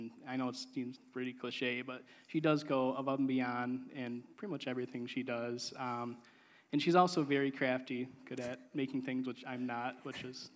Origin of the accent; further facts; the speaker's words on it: Howell, Michigan, United States; now in Kalamazoo, United States; we are originally from Howell, so that's not, doesn't have the same feel